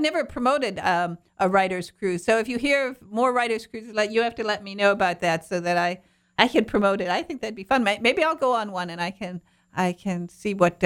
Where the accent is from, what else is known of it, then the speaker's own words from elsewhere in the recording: Michigan, United States; I'm from the Upper Peninsula. I'm a Youper